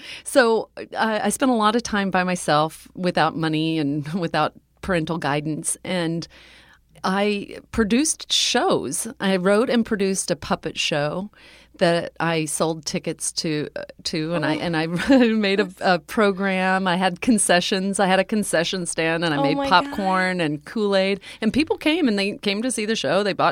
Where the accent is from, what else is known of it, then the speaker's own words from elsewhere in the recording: Texas, United States; also born or lived in Ohio / New York; I was living in Ohio. I'm not from Ohio. I'm from Texas.